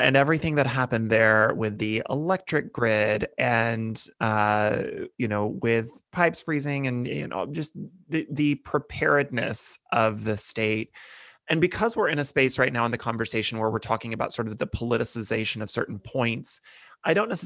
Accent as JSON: {"language": "English", "region": "Texas", "country": "United States", "said": "I'm from Texas, so it's difficult sometimes to see folks say, well, gosh, this is what you guys get for living in a red state"}